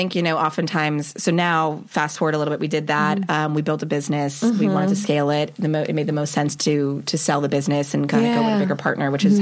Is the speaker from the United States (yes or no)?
yes; Los Angeles, California, United States; Los Angeles.